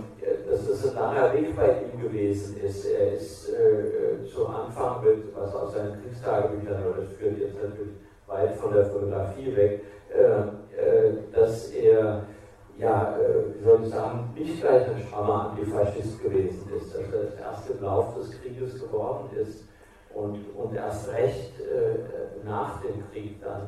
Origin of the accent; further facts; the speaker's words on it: Hesse, Germany; Ich bin aus dem Taunus in Hessen.